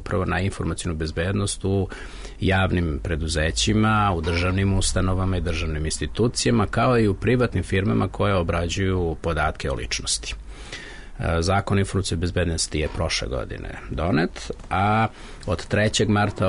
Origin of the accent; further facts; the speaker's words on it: Kraljevo, Šumadija and Western Serbia, Serbia; ja sam rodom iz Kraljeva, pa sam 98. godine napravio prvi internet service providing van Beograda, to je bio Tron Internet u Kraljevu.